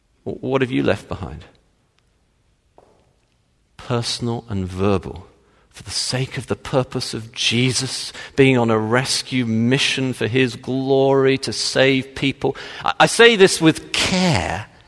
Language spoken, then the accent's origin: English; Texas, United States; But, you know, in case you didn't realize, I'm from Texas.